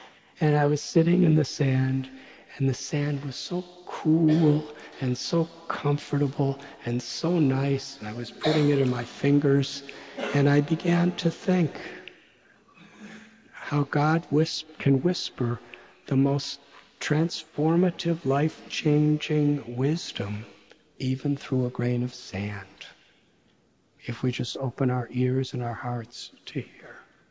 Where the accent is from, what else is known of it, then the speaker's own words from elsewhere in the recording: United States; When I was a little boy growing up in America in the 1960s, a teenager, it was a turbulent time.